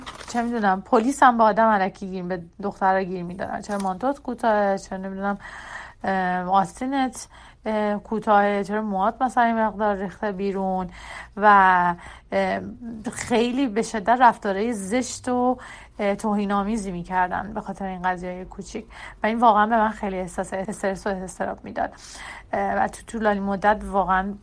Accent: Iran; moved away; چرا از ایران مهاجرت کردم؟ خیلی علتهای زیادی داشت.

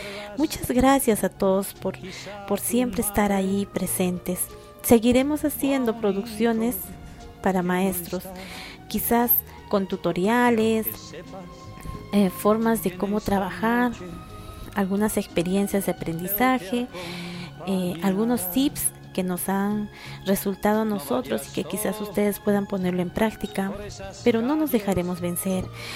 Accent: Peru; los maestros somos del Perú y el Perú siempre está unido

